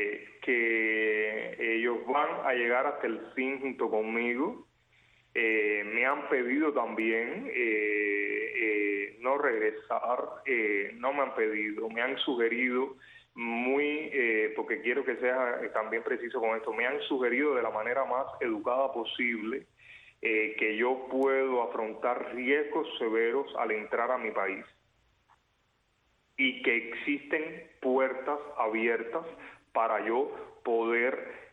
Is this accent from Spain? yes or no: no; Cuba; moved away; y yo salí de Cuba